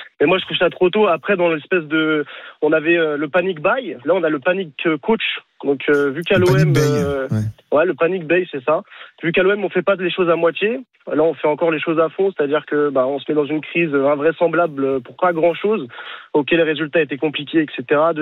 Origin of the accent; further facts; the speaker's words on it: Marseille, Provence-Alpes-Côte d'Azur, France; Honnêtement, ça en tant que Marseillais, on peut pas l'accepter